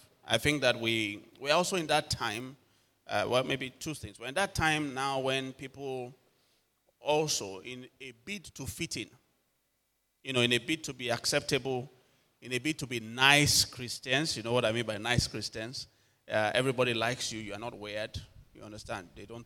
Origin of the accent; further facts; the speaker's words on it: Lagos, Nigeria; but I'm from Lagos.